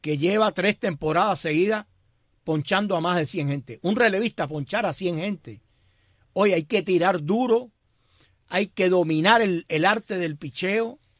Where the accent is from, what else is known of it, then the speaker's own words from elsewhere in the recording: Cuba; y nosotros nos llena de orgullo, claro, como cubanos.